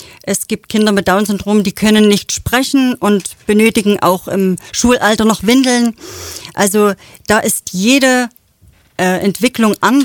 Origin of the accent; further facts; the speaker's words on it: East Germany, Germany; ich stamme ja aus dem Osten Deutschlands